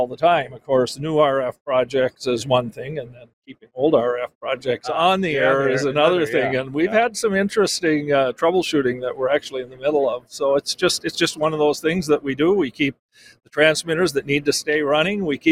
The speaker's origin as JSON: {"language": "English", "town": "Fauston", "region": "Minnesota", "country": "United States", "tie": "born or raised there", "said": "We're headquartered up in northern Minnesota in a small town, my hometown of Fauston."}